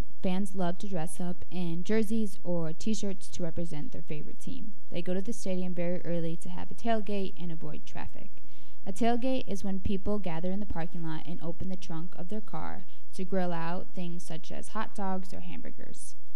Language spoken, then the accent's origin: English; Chicago, Illinois, United States; Well, of course, my favorite team is the Chicago Bears, because I'm from Chicago.